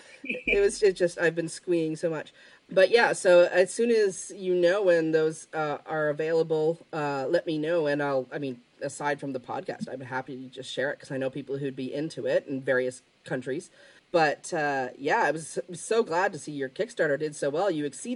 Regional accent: Ontario, Canada; now in England; We have apple trees in our backyard here in England, and I still miss my Macintosh from growing up in Ontario.

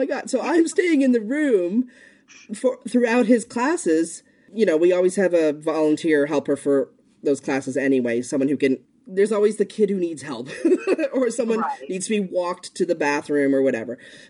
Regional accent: Canada; also born or lived in United States; now in United Kingdom; I'm Canadian, lived in the States, live in the UK

